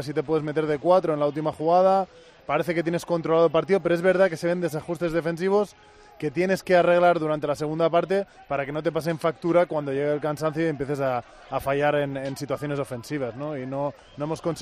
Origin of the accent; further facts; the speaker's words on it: Catalonia, Spain; No debe ser de Girona, porque él es de Sarria de Ter, al lado de mi pueblo, y no sé, yo soy todo lo contrario.